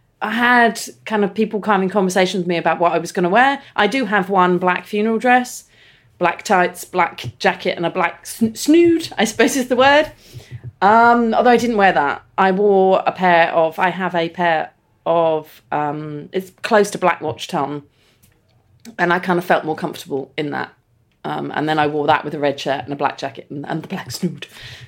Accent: Southampton, South East England, United Kingdom; I come from Southampton

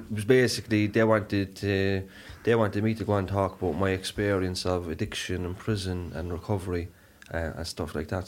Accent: Cork, County Cork, Ireland; I'm from Cork, Northside, yeah.

